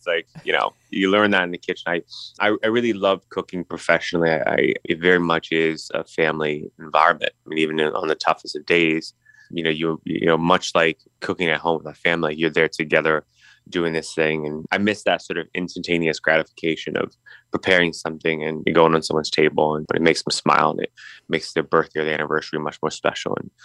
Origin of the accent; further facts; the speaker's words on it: Washington, District of Columbia, United States; Because obviously, you know, I grew up in Southeast D.C. and I went to Anacostia Senior High School.